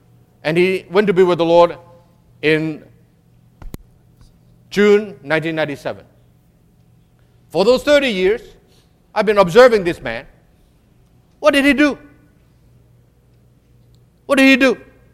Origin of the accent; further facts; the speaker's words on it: Hong Kong; I'm very sensitive because I'm from Hong Kong, you know.